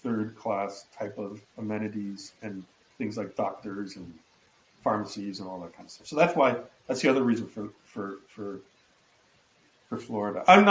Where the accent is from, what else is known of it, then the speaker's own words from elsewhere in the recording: Trinidad & Tobago; born there; I was born in Trinidad, and I'd go back there a lot.